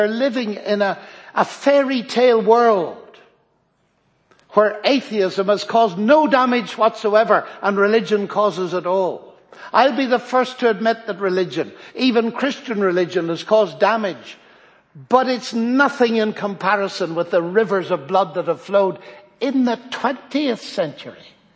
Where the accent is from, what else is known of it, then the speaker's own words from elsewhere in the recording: Ireland; I come from Ireland.